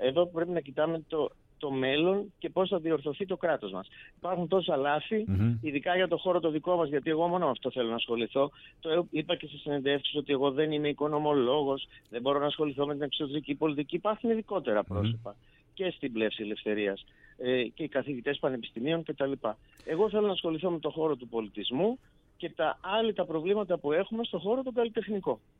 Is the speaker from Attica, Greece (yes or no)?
yes; Piraeus, Attica, Greece; γιατί είμαι Πειραιώτης